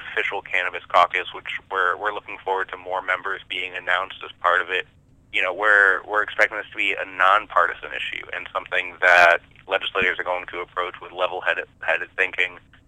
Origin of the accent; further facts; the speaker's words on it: Ohio, United States; in my home state of Ohio, we have decriminalization